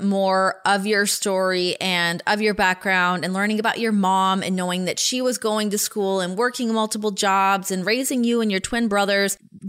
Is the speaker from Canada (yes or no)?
yes; Ajax, Ontario, Canada; I grew up in Ajax.